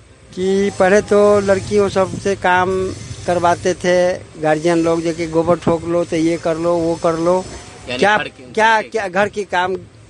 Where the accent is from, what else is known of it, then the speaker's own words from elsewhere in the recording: Bihar, India; मैं धमौन पंचायत का दसवीं धमौन पंचायत के रहने वाला हूँ, समस्तीपुर जिला मेरा पड़ता है।